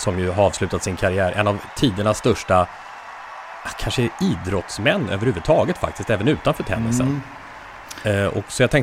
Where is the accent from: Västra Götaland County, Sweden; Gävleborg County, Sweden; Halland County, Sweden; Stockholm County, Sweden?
Stockholm County, Sweden; Nacka; Och nu är verkligen på plats i mina trakter där jag växte upp, när hon skriver om Nyckelviken som är ett väldigt fint friluftsområde i Nacka.